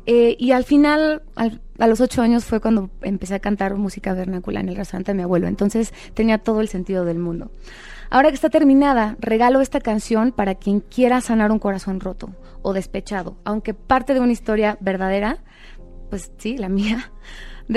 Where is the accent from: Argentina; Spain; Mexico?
Mexico; Como buena mexicana, sé que la mejor manera de sanar un corazón roto es con un buen mezcal y un buen mariachi.